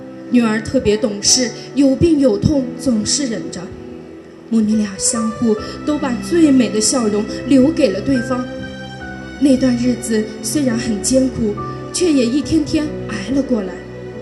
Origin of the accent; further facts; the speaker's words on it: Kunming, Yunnan, China; 我是来自昆明市盘龙区